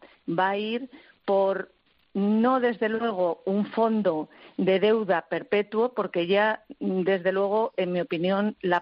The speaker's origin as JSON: {"language": "Spanish", "country": "Spain", "said": "yo soy española, soy europea, y lo digo con muchísimo orgullo"}